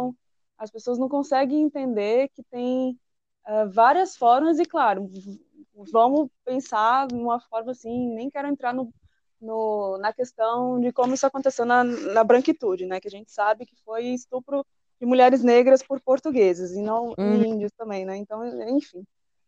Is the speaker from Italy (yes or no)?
yes; Italy; sempre que me perguntam de onde eu sou, e eu comento que eu sou italiana, eu tenho que explicar um pouco disso também